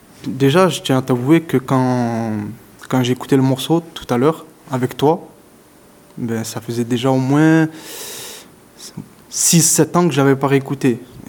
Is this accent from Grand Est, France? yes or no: no; Provence-Alpes-Côte d'Azur, France; C'était une avenue, tu vois, au quartier, le Plan d'Ao, parce que je viens du Plan d'Ao